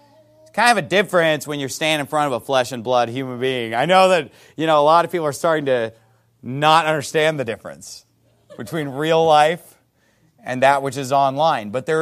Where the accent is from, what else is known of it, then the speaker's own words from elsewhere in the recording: California, United States; now in Arizona, United States; But every Baptist where I grew up in California and every Baptist where I live now in Arizona, they all believe in the eternal security of the believer.